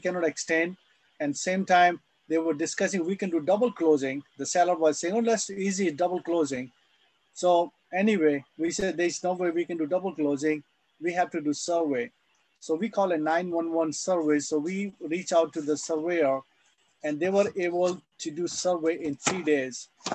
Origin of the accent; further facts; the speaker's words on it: Dallas, Texas, United States; We are from Dallas, by the way.